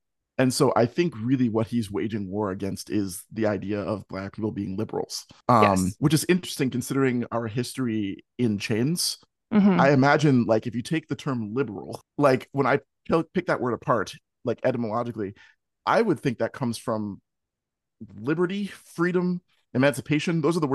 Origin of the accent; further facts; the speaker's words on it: Philadelphia, Pennsylvania, United States; born there; moved away as an adult; I was born in Philadelphia 3 years later. And I did not find out about it until I was 28 years old and had moved away.